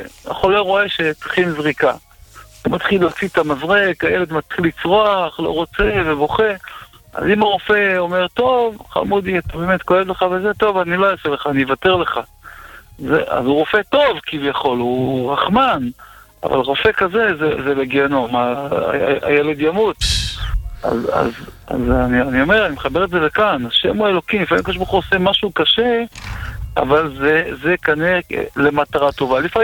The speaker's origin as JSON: {"language": "Hebrew", "town": "Ashdod", "region": "Southern District", "country": "Israel", "tie": "born or raised there", "said": "אנחנו גדלנו באשדוד, והוא פה, זה הייתה עיקר הפעילות שלו כאן באשדוד"}